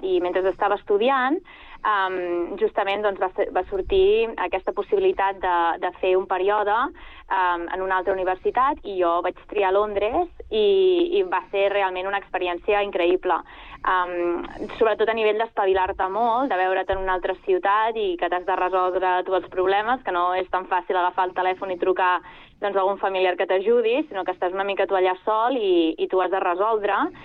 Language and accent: Catalan; Terrassa, Catalonia, Spain; Jo soc de Terrassa, tota la vida, he estudiat a diferents escoles de la ciutat